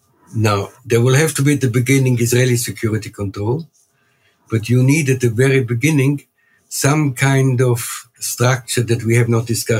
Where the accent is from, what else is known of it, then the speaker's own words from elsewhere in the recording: Vienna, Austria; And then I was asked to participate in a TV session in Austria, because I grew up in Vienna.